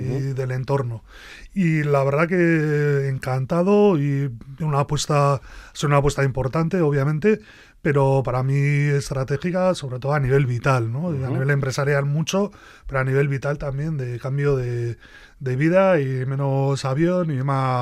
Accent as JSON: {"language": "Spanish", "town": "Menagaray", "region": "Basque Country", "country": "Spain", "tie": "born or raised there", "said": "donde siempre me he encontrado a gusto ha sido Menagaray, porque uh-huh. era mi pueblo de chiqui y siempre iba ahí de veraneo y tenía muy buenos recuerdos."}